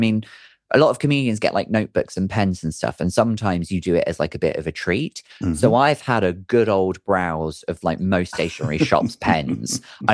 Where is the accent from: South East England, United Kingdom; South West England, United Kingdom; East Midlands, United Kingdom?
South West England, United Kingdom; Redruth; So I grew up, so my hometown is Redruth. Right. It's not like a huge place. You can pretty much walk everywhere.